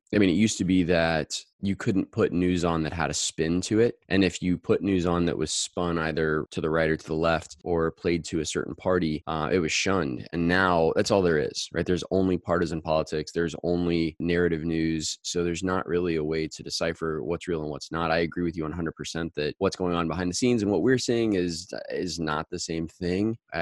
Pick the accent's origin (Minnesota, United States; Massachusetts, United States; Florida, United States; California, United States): Florida, United States; I mean, I grew up in South Florida and I grew up in an area, the Venezuelan community is particularly prevalent.